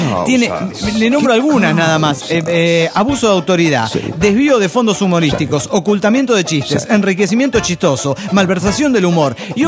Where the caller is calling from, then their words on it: Cuernavaca, Morelos, Mexico; de Cuernavaca, Morelos, México.